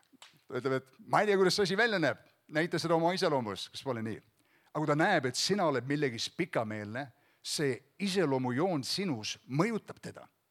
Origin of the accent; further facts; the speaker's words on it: Uulu, Pärnu County, Estonia; Mina kasvasin üles väikses külas Uulus, seal Pärnu lähedal, väikses koolis käisin.